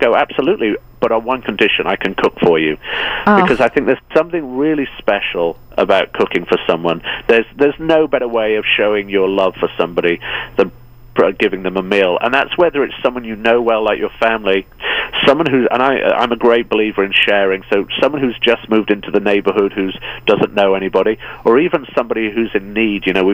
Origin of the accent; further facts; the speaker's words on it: United States; I can say we now, I'm an American.